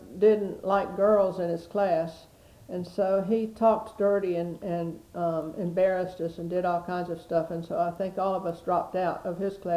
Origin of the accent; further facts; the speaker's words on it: Leesburg, Florida, United States; then we moved back to Leesburg, Florida, and I grew up in Leesburg, went to school there.